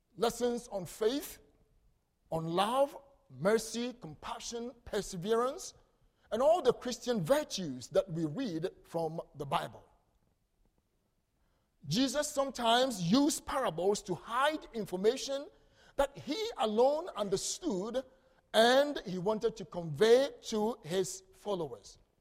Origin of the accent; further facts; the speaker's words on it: Ghana; English is a second language; back home in Ghana, where I come from, just as you enjoy my beautiful accent